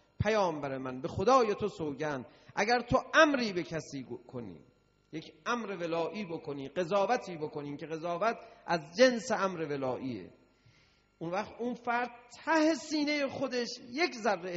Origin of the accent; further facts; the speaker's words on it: Iran; حالا ما از ایران اومدیم